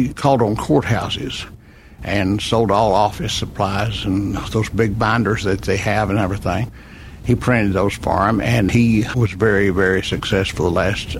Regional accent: Boswell, Oklahoma, United States; I was born in Durant, but only lived here a few months before I moved to Boswell, Oklahoma. My dad had a funeral home business. He moved the family to Boswell, Oklahoma, and I lived there till I was 14.

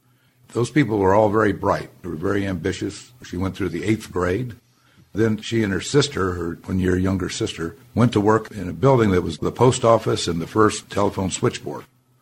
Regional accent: Saint Paul, Minnesota, United States; born there; I was born on January 20th, 1935 in St. Paul, Minnesota.

